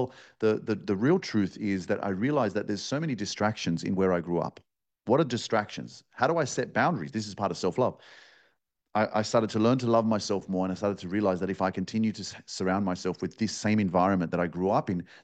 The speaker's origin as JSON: {"language": "English", "country": "Australia", "tie": "born or raised there", "said": "So for years, right, I grew up in Australia in a Polish home with the Polish culture, with the Polish language, with the Polish community. Everything's Polish, but I'm living in Australia, you know?"}